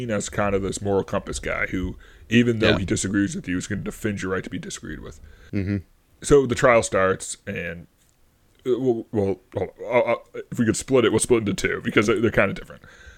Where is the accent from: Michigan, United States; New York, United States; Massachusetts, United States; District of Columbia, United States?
Massachusetts, United States; but because I'm from Eastern Massachusetts, everything west of Boston is Western Massachusetts.